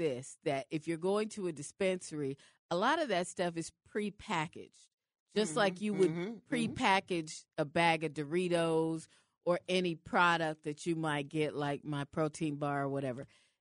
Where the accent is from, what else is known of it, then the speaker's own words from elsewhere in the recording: Seattle, Washington, United States; Having been to a dispensary, you know, I'm from Seattle.